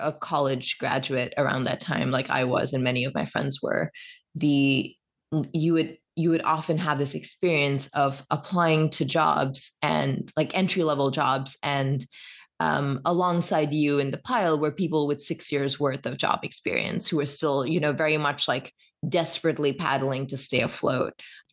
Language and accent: English; Kerala, India; my relationship to my home state in India of Kerala is much warmer than Sneha's. It's a place that I have a lot of love for. It's a place I have a lot of pride in being from.